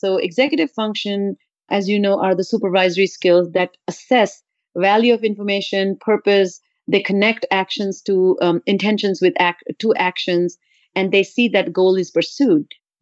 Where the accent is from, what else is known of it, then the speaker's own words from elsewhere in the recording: India; You know, I grew up in India